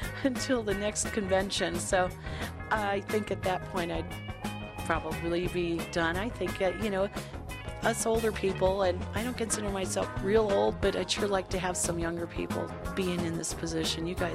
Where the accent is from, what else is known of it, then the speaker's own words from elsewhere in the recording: Denver, Colorado, United States; And when I first walked into the Pepsi Center in Denver, I can't even describe how proud I was that to see my home city and state hosting this convention.